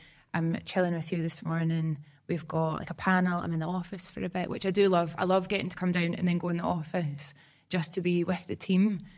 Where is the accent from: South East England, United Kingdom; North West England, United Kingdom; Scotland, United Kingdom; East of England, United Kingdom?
Scotland, United Kingdom; I think it is maybe a slight born and raised in Scotland self-belief.